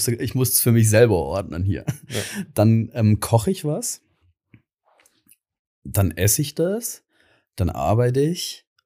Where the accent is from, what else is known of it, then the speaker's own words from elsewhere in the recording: Baden-Württemberg, Germany; Aber da bin ich Schwabe.